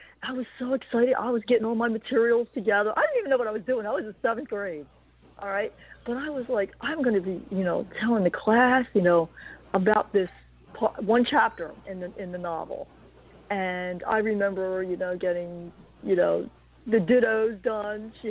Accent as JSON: {"language": "English", "region": "New Jersey", "country": "United States", "tie": "born or raised there", "said": "I lived in New Jersey all my life."}